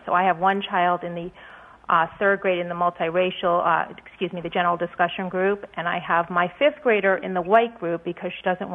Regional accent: Bronx, New York, United States; I grew up in the Bronx. I went to Fielston Lower when it was a neighborhood school. My closest friends came from the South Bronx, and all the neighborhood around us.

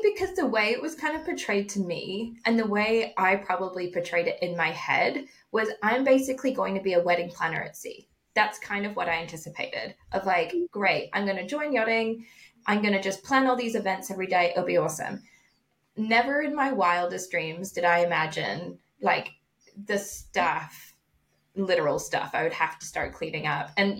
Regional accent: Vancouver, British Columbia, Canada; I was at the Art Institute of Vancouver, so I grew up in Vancouver, Canada.

